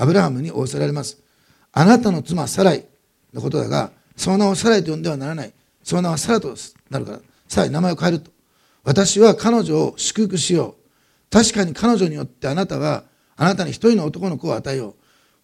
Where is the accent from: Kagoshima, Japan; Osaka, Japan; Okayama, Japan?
Osaka, Japan; born there; 私は大阪生まれで、天の川はなんていうか絵本でしか知らなくて